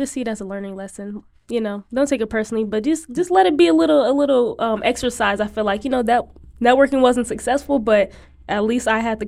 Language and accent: English; Iowa, United States; being born and raised in Iowa is like, that is not natural.